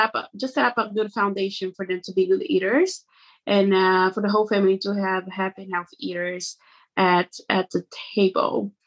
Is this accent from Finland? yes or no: no; Brazil; English is a second language; moved away as an adult; now in United States; So feel free to … I am originally from Brazil and I have been in the US for about 10 years now.